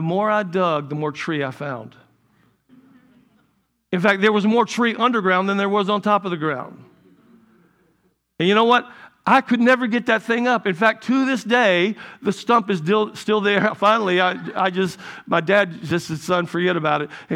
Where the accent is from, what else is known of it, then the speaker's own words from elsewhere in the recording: South Carolina, United States; When I was a kid, I grew up in South Carolina.